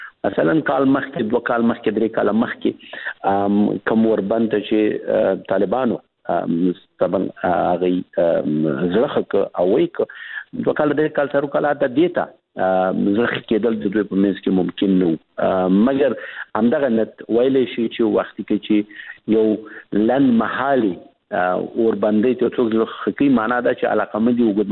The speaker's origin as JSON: {"language": "Pashto", "country": "Afghanistan", "said": "هغه افغانان دي، موږ افغانان یو، ډېر زیات مشترک هیلی لرو د افغانستان لپاره"}